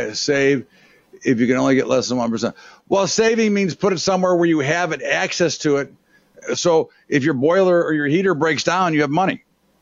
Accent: United States; And again, listen, I'm American.

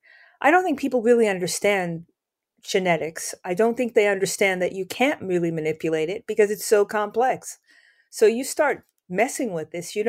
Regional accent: New York, United States; I mean, I'm from New York originally.

